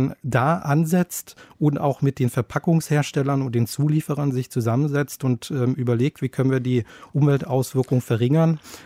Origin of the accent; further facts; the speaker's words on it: Berlin, Germany; born there; Ich bin zwar gebürtiger Berliner